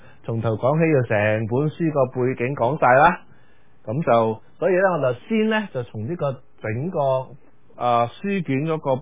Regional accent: China; 咁啊我哋中国人最同佢最唔啱嘅佢哋唔食豬肉嘅。

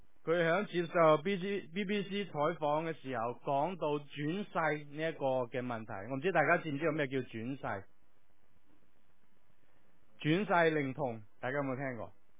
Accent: China; 我们中国人有我们自己中国人的神，我们中国人也都有道德经

